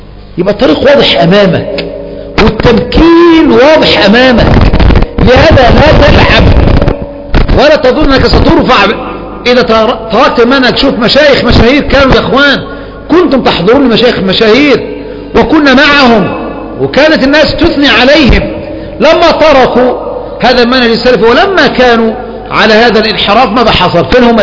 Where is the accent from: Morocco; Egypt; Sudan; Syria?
Egypt; هؤلاء علماء نوابغ في بلدنا مصر